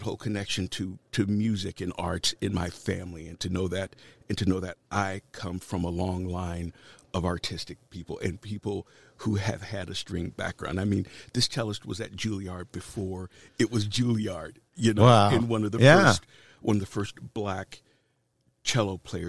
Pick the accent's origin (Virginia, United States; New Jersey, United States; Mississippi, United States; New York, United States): Virginia, United States; Norfolk; I'm from Norfolk, Virginia.